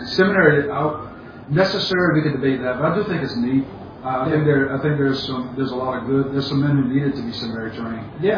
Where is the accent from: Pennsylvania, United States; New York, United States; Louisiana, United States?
Louisiana, United States; accent: Cajun; I think part is some of it's my cultural background as a Cajun, if the audience can tell by the accent I am.